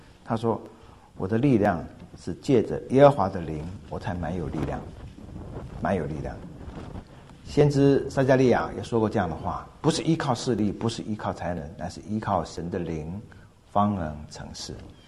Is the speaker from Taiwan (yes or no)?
no; Fujian, China; 他是我们家乡福建人